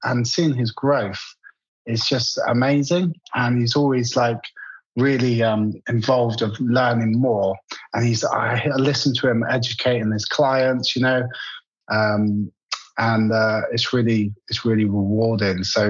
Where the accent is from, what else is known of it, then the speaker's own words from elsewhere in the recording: South West England, United Kingdom; I'm from Devon, the south of England.